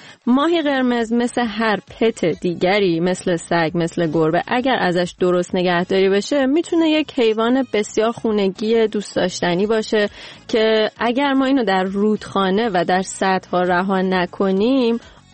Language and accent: Persian; Iran; moved away; ما دیگه وقتی از ایران اومدیم بیرون دیگه عید و غیر عید نداره